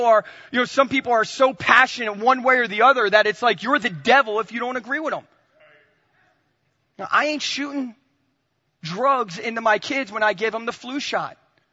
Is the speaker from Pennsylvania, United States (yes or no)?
no; New Jersey, United States; accent: Jersey; and I am a Yankee through and through. Bob is very refined and put together, and I got my Jersey accent